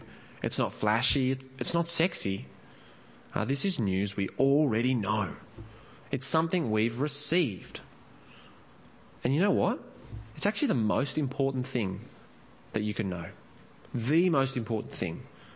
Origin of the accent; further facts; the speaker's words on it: Armidale, New South Wales, Australia; As a young man growing up in Armidale, I was pretty much able to predict what the weather would do each day